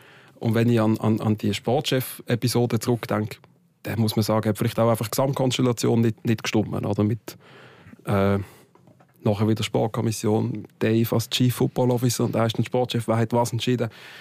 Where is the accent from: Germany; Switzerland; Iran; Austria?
Switzerland; Basel, Basel-Stadt; Köln ist durchaus ein Verein, jetzt als Basler, auch Rheinstadt, Karnevalstadt, sympathischer Verein.